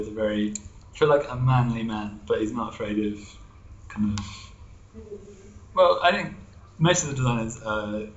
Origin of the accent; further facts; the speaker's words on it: Penzance, South West England, United Kingdom; Yeah, I'm from Penzance. Penzance is exclusively phone shops.